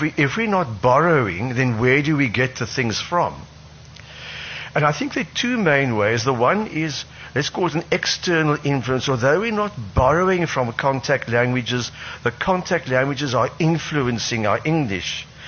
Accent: Cape Province, South Africa; born there; I was born in the Cape province.

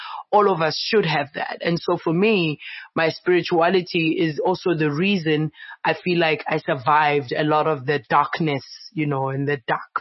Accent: Soweto, Gauteng, South Africa; I was born in Meadowlands. Jablani Mall, you know, we have an apartment at Jablani Flats. I grew up, that's where I spent my teenage years, you know. So I definitely have my roots in Soweto.

